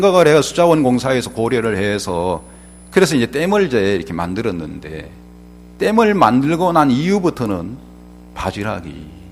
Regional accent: Beolgyo, South Jeolla, South Korea; 벌교는 꼬막도시인데 저 벌교에서 왔습니다.

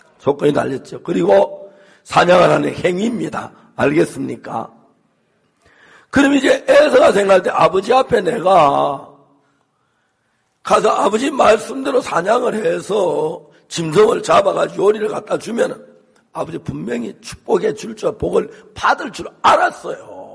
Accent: Seonsan, North Gyeongsang, South Korea; 옛날에는 저희 고향 선산에는 소고기를 팔질 않아요.

